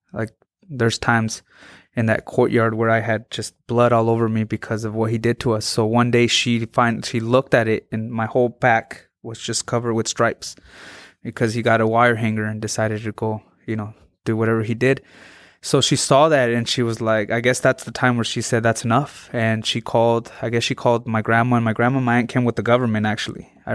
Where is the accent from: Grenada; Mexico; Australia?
Mexico; now in United States; You know, I was bullied in Mexico, but the States was worse. You know, over there I was bullied because I was from America. Over here I'm bullied because I'm from Mexico, right?